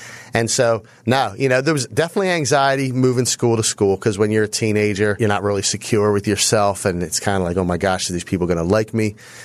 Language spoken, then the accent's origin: English; Philadelphia, Pennsylvania, United States; I grew up in Fox Chase in Northeast Philadelphia near the Fox Chase Playground, Eddie Pollock Rec